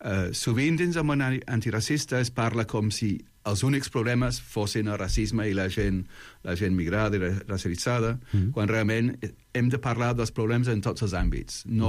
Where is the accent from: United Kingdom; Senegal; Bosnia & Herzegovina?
United Kingdom; London; vaig créixer en Londres